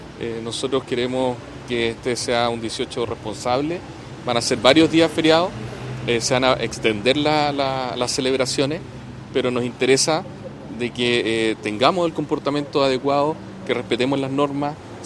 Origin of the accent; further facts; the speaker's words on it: Chile; que lo disfrutemos como chilenos, nuestro aniversario patrio